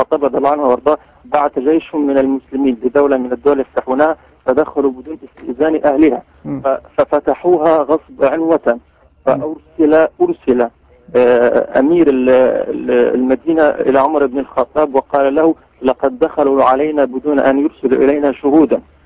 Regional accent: Upper Egypt, Egypt; now in Paris, France; من باريس، يعني انا مصري صعيدي يعني تعرف الصعيدة

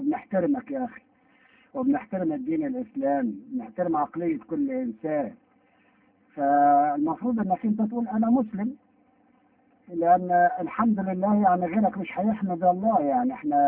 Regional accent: Egypt; احنا كلنا كمصريين درسنا القرآن في مصر في المدارس كلنا درسناها

